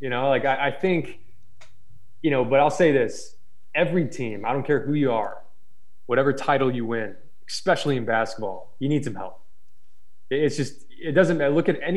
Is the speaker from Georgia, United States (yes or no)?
yes; Atlanta, Georgia, United States; born there; I was not an Illinois fan. I was born in Atlanta. We moved around a lot.